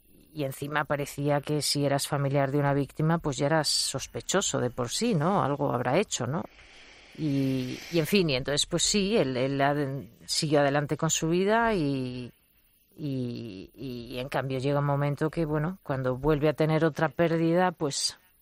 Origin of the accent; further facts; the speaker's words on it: Community of Madrid, Spain; Yo tengo 56 años, para las personas de mi generación, pues todos sabíamos, yo soy madrileña